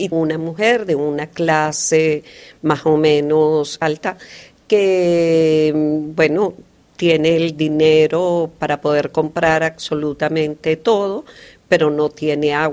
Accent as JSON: {"language": "Spanish", "country": "Venezuela", "lives_now": "France", "said": "porque soy venezolana y estando aquí en Francia sentí una gran angustia"}